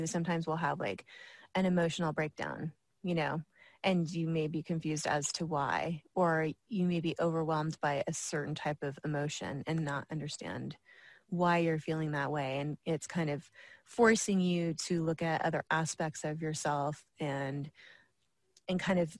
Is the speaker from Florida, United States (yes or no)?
yes; Orlando, Florida, United States; she's from Novato, California, and I'm from Orlando, Florida.